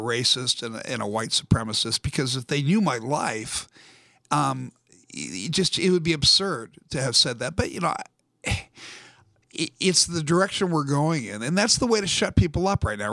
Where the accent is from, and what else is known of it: California, United States; born there